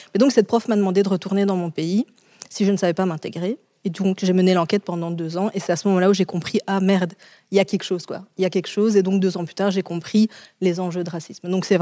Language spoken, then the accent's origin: French; Charleroi, Wallonia, Belgium; je suis une Carolo d'Algérie. Donc moi, je viens de Charleroi. C'est l'équivalent des ch'tis chez vous.